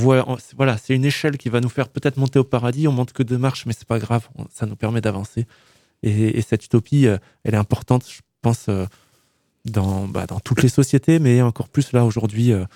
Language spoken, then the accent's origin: French; Montpellier, Occitanie, France; Non, moi je parle pas occitan, bien que j'ai grandi à Montpellier